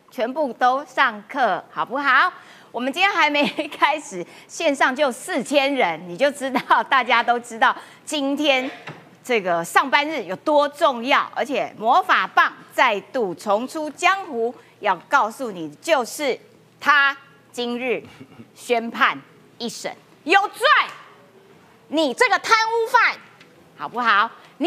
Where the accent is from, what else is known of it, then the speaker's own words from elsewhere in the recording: Kaohsiung, Taiwan; 高雄，像我的家乡高雄，累积雨量1500毫米